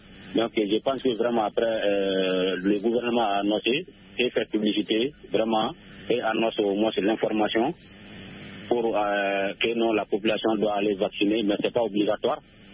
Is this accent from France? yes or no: no; Soumikini, Mali; depuis dans mon village natal à Soumikini.